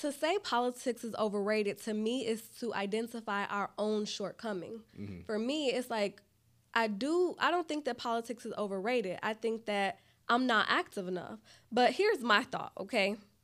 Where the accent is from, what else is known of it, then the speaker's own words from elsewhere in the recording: Chicago, Illinois, United States; I'm not a canceler. I'm from Chicago.